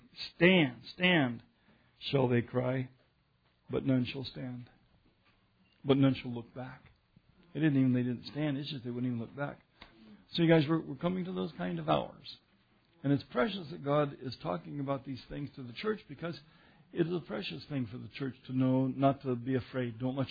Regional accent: Denver, Colorado, United States; Maybe it's because I grew up in Denver

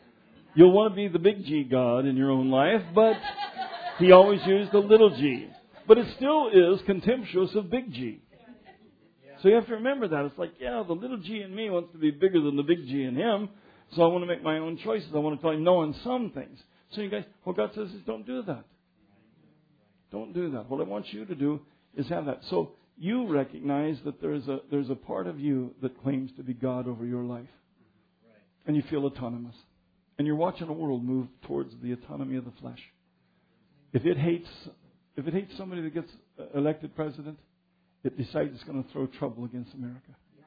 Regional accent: Adams City, Colorado, United States; just because I was from Adam City, which was a good reason to beat up on somebody, actually, because Adam City had been beating up on Mapleton students a lot.

